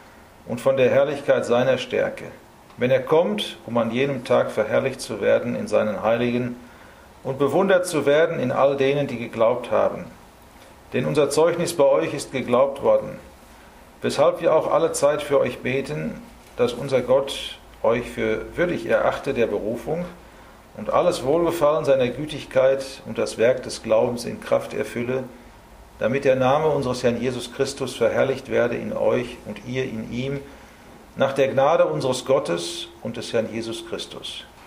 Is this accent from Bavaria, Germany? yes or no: no; Wetter an der Ruhr, North Rhine-Westphalia, Germany; Ich komme aus Wetter an der Ruhr in Westfalen.